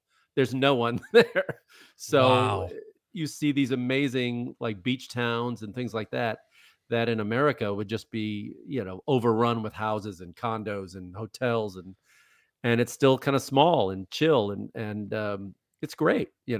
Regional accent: Wisconsin, United States; born there; I was born here. In Wisconsin. I was born in Wisconsin.

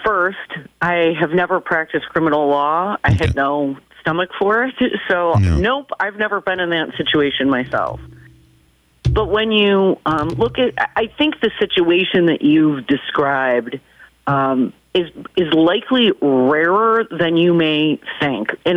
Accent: Milwaukee, Wisconsin, United States; And so what better way to do that than to come back home to my hometown, Milwaukee, and work for the city of Milwaukee.

